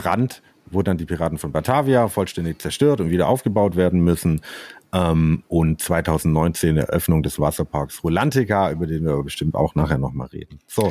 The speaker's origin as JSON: {"language": "German", "town": "Emmendingen", "region": "Baden-Württemberg", "country": "Germany", "tie": "born or raised there", "also_born_or_lived": "Freiburg"}